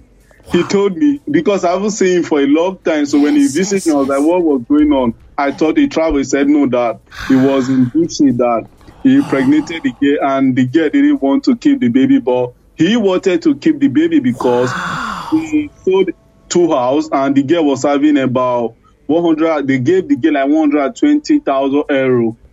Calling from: Czechia; From Czech Republic.

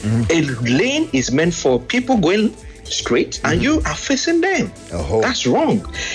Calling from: Saudi Arabia; And I'm calling from Saudi Arabia, by the way.

